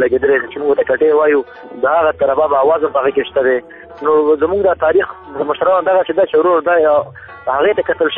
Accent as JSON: {"language": "Pashto", "region": "Baghlan", "country": "Afghanistan", "lives_now": "Kabul, Afghanistan", "said": "افغانستان کې زه د بغلان د ولایت يم بغلان عمر 35 کال دی او ژوند په کابل کې کوم"}